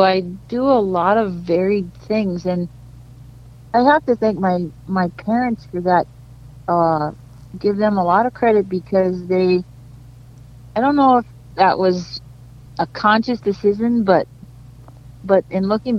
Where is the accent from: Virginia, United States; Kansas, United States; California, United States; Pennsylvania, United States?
Kansas, United States; also born or lived in Missouri / North Dakota; And so I was born in Missouri and raised in Kansas, and then I ended up in North Dakota through a kind of a school program.